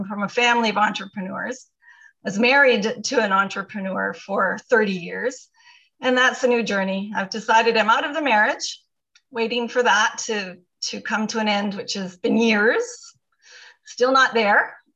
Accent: Toronto, Ontario, Canada; I am from Toronto, so I didn't say that before you asked me to. So I'm Canadian

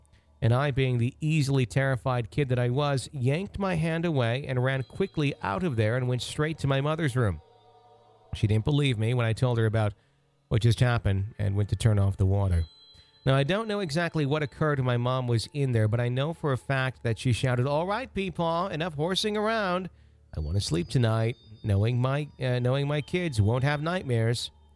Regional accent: Louisville, Kentucky, United States; both my mother and I experienced while growing up in Louisville, Kentucky.

